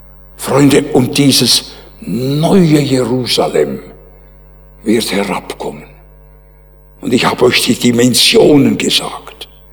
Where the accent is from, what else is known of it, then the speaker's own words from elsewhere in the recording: Bern, Switzerland; Ich bin Berner Oberländer. Aber im Frauenspital in Bern geboren.